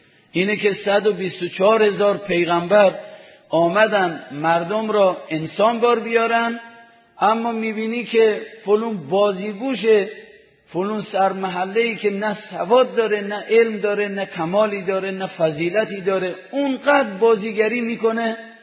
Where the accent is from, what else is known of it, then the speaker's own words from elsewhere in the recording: Amol, Mazandaran, Iran; گفتم از اهل آمل هستم.